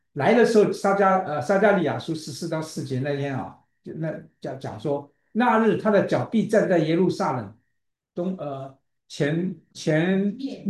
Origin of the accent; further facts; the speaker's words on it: Guangdong, China; 这里面广东人，我们广东人啊，广东人是很亲热的